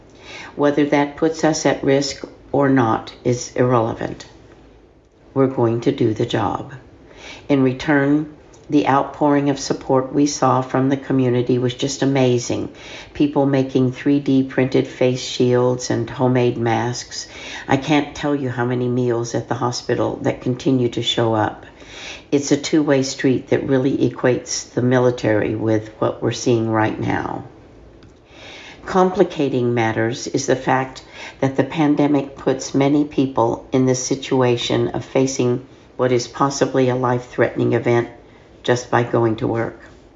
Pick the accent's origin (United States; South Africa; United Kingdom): United States; Chicago, Illinois; I came from Chicago, and we bonded during our time at Fort Hood, where we went through our emergency medicine training.